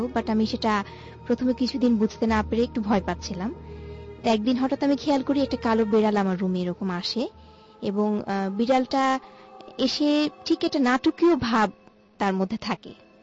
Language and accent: Bangla; Rajshahi, Rajshahi Division, Bangladesh; now in Dhaka, Bangladesh; আমি রাজশাহী থেকে এসেছি